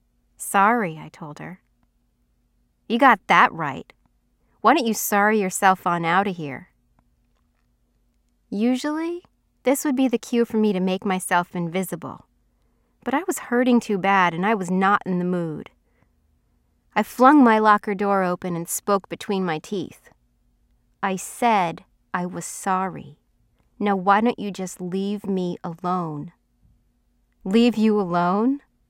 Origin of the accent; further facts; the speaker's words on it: New York, United States; I grew up in Westchester County.